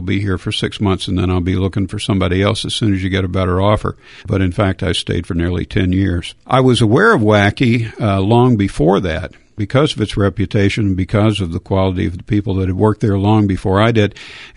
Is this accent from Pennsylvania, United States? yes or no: no; Pine Bluff, Arkansas, United States; I started in radio in 1967 in Pine Bluff, Arkansas at KOTN, 1490 in the land of cotton. That was my hometown, or at least the town where I grew up.